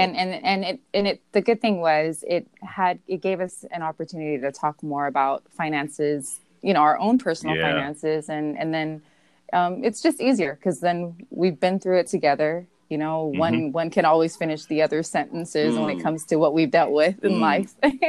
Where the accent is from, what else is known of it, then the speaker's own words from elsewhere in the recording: Long Beach, California, United States; So I grew up on Lewiston Hill, which is kind of border of Long Beach, East Side Long Beach and Signal Hill.